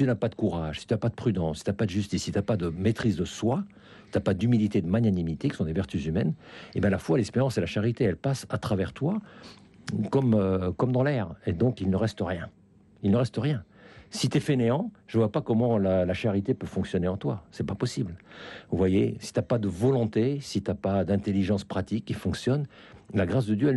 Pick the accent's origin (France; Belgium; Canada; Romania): France; moved away; also born or lived in Finland / Russia; ça fait quand même 40 ans que j'ai quitté la France, j'ai vécu en Finlande 18 ans, j'ai vécu en Russie 15 ans, je regarde un peu à distance